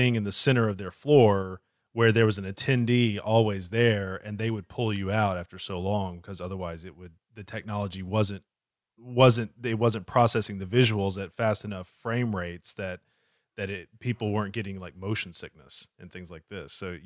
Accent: Georgia, United States; You know, I grew up in Georgia.

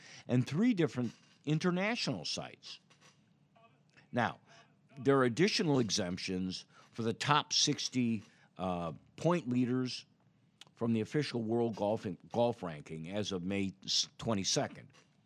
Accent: Chicago, Illinois, United States; I grew up in Chicago in the 60s. I was a Bears fan.

